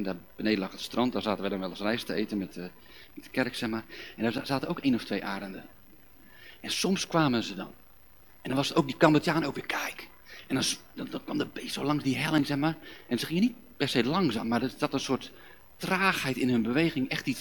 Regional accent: Zeeland, Netherlands; Ik kom uit Zeeland, ik hou ook van zeemeeuw.

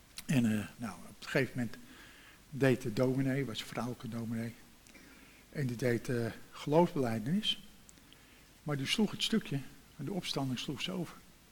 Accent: Amsterdam, North Holland, Netherlands; also born or lived in Vinkeveen; Ik ben in Amsterdam geboren en toen zijn we in Vinkeveen gewoond op de kerklaan tegenover de katholieke kerk.

